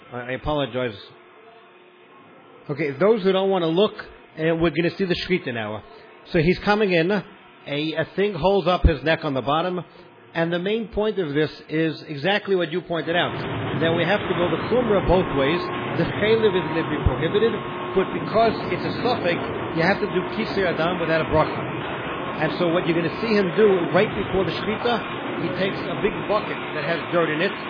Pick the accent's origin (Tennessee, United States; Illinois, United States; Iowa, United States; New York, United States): New York, United States; I grew up in New York. It was west of the Hudson and quite west.